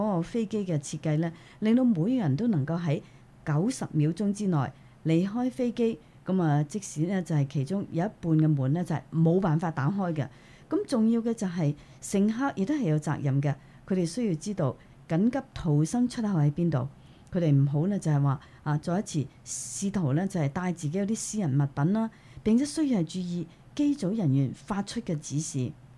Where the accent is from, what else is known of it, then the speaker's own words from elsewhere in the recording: United States; 另外呢就是我们美国人的美国的 American